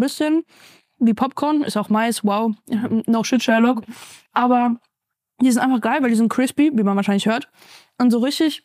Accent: Dietzenbach, Hesse, Germany; ich komme halt aus Dietzenbach, wie schon erwähnt, in der Nähe von Offenbach, Frankfurt.

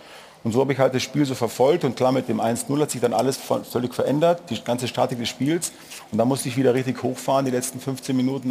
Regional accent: Munich, Bavaria, Germany; ich komme ja aus München.

